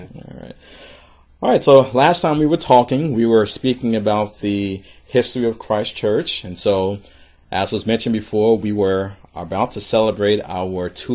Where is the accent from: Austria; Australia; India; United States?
United States; the South; because I'm a Southerner.